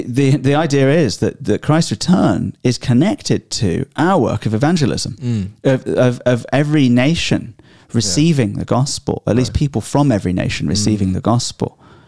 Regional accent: England, United Kingdom; now in United States; big lover of America, mm, in growing up in England, as are many Brits. So it's not an America bashing thing. And I married an American. Mm. And then I moved here and you let me in and I stayed.

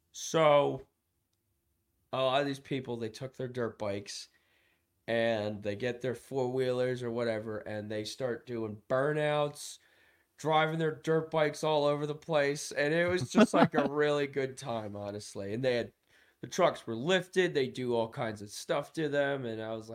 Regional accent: Maryland, United States; I'm from Maryland, so they're a little southern down there, so these are my type of people, so they're all rednecks, hillbillies.

